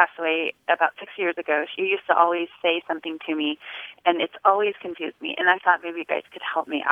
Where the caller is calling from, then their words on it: Gardnerville, Nevada, United States; I'm calling from Gardnerville, Nevada.